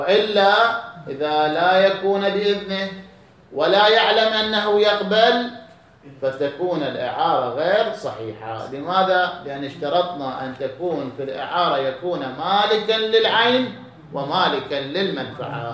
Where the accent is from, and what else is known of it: Iraq